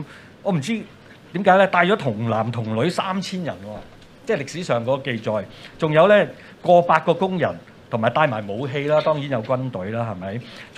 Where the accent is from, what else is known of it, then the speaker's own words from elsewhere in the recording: China; 通常我哋中國人諗到呢個講題咧